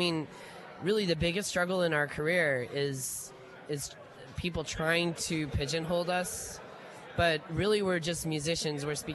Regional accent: United States; growing up in America and experiencing as young people around many different types of experiences, and not only music, I mean, just American culture.

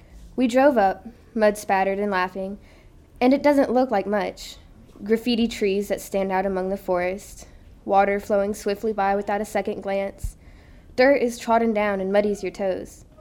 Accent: the South, United States; a lot of my family, we're all from Tennessee and Arkansas and down south.

